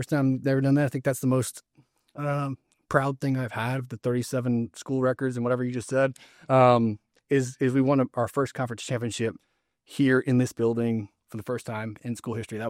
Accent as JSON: {"language": "English", "region": "Florida", "country": "United States", "said": "I had 2 scholarship offers, FAU, because I'm from South Florida, and Western Kentucky"}